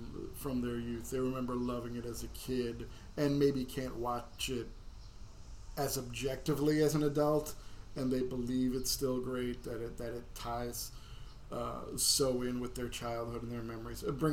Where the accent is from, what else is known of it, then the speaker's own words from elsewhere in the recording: United States; But, you know, growing up in America, I'm like, I don't want to eat.